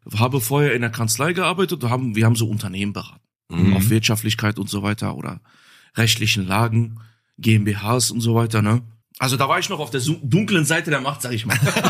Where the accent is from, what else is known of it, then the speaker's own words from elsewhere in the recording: Dorsten, North Rhine-Westphalia, Germany; Genau, ich komme aus Dorsten.